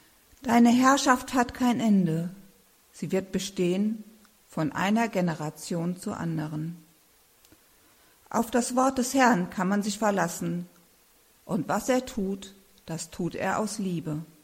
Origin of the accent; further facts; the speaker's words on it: Düsseldorf, North Rhine-Westphalia, Germany; born there; In Düsseldorf, wo ich geboren bin, ging ich erst in den Kindergottesdienst von der evangelischen Kirche, weil wir evangelisch waren. Und dann sind wir umgezogen in ein kleines Dorf und da gab es keine Evangelischen. Das war katholisch. Und zwar nur katholisch.